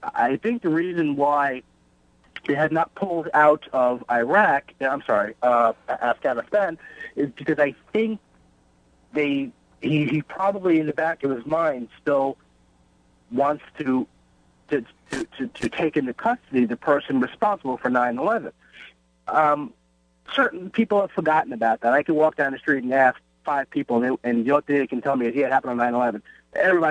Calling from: Port Jefferson, New York, United States; I'm in Port Jeff again.

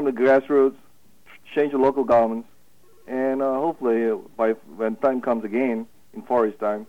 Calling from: Farmingville, New York, United States; I'm calling from Farmingville.

